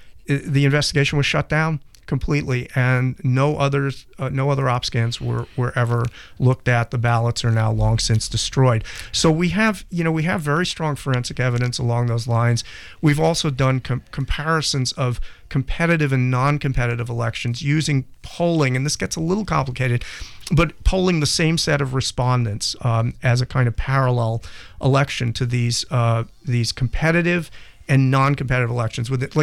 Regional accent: Massachusetts, United States; We had a big one in Massachusetts, my home state, in 2010

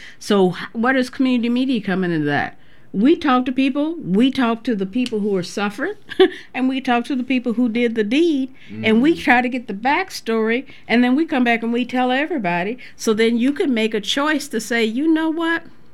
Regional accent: St. Louis, Missouri, United States; growing up in St. Louis, Missouri, which I did, and listening to primarily white stations

